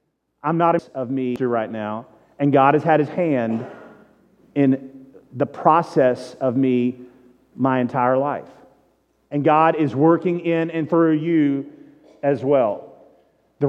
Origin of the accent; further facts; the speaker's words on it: Texas, United States; I come from Southeast Texas.